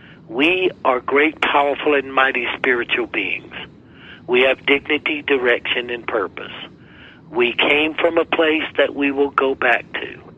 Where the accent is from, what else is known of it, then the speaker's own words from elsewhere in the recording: South Carolina, United States; I come from South Carolina and everybody goes to hell in South Carolina.